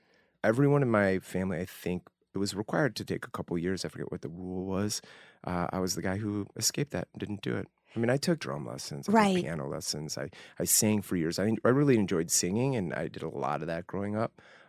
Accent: Northbrook, Illinois, United States; A little town called Northbrook, suburban Chicago, northern suburbs of Chicago. Beautiful place. I was born in Evanston Hospital. First 18 years of my life in Northbrook, Illinois.

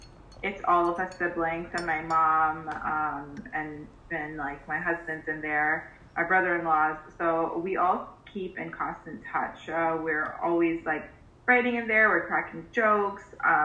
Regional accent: Queens, New York, United States; I came here when I was, you know, like 6, 7. Mm-hmm. And I mean, I grew up in Queens, but like I've always been a city girl

